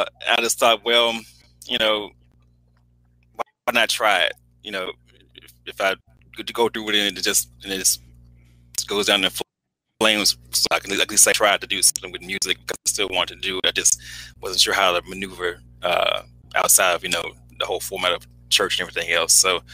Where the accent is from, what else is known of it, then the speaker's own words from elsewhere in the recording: Alexandria, Louisiana, United States; Oh, well, I grew up in Alexandria, Louisiana, which is like in the middle of the state. Still live here.